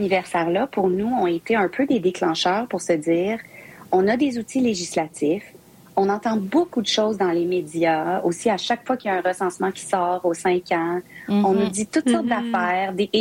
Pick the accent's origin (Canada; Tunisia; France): Canada; Ontario; also born or lived in Winnipeg / Québec City; Et la famille de ma mère vient de Saint-Boniface, au Manitoba, mais j'ai vraiment grandi comme jeune franco-ontarienne. Là. Puis j'ai passé une partie de ma vie adulte à Québec.